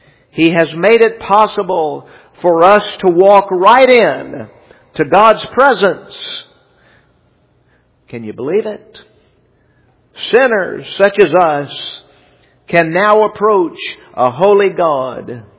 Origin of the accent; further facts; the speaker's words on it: Los Angeles, California, United States; I grew up in California. They have lots of earthquakes out there. I grew up in southern Los Angeles, and tremors and the threat of earthquakes is common there.